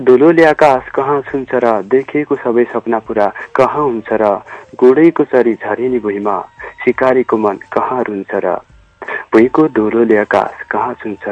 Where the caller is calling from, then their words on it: Darjeeling, West Bengal, India; दार्जिलिङबाट